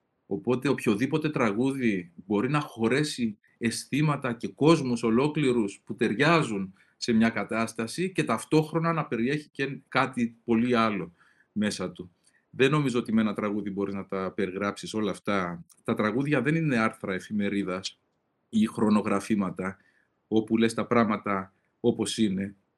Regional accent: Cyprus; Και το λέω επειδή ανέφερες ότι γεννήθηκα και μεγάλωσα στην Κύπρο.

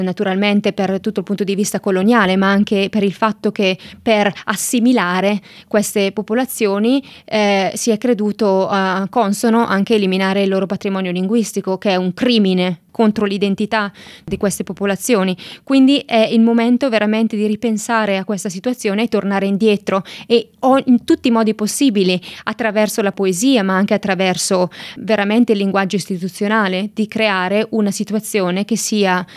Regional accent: Lombardy, Italy; accent: Valsabbino; il mio dialetto in particolare è il dialetto valsabino, perché Brescia, la provincia di Brescia è molto molto grande

